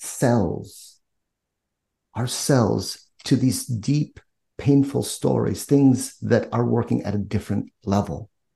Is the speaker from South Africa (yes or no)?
no; Philippines; born there; I'm Filipino, born in the Philippines.